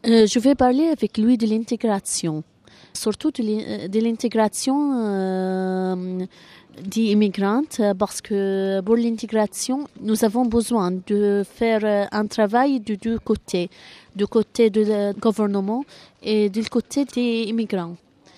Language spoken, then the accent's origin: French; Syria; moved away; Nous sommes échappés de la Syrie. Nous avons un très long voyage.